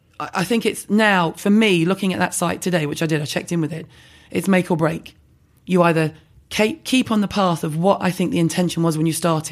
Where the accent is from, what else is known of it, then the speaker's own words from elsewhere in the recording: London, United Kingdom; I'm from London.